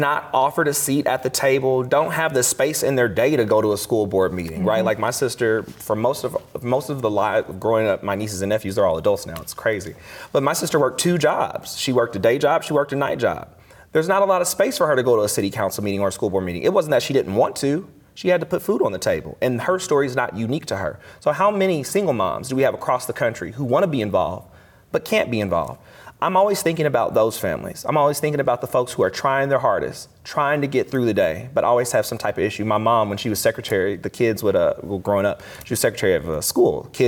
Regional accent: Missouri, United States; I grew up in Missouri.

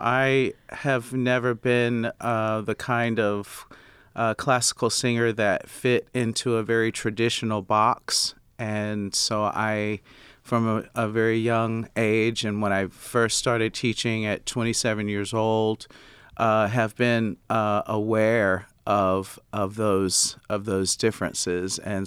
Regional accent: Rome, Georgia, United States; I grew up in Rome, Georgia, and it was a wonderful but rather conservative town. And my family's still there

